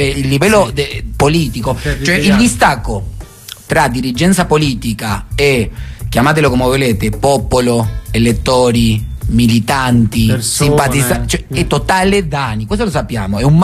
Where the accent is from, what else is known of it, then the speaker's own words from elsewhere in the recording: Argentina; now in Italy; a me come argentino mi succede lo stesso, la sento uguale.